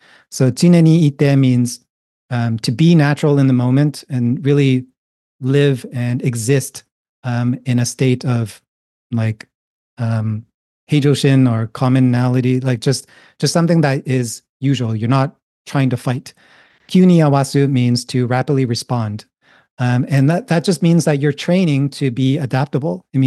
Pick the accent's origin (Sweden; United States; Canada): Canada; Toronto, Ontario; I'm a Chinese Canadian. I grew up in Toronto, Canada. But I grew up like as a second generation immigrant. So my grandparents and my mom were still really into a lot of Chinese culture and a lot of the traditions.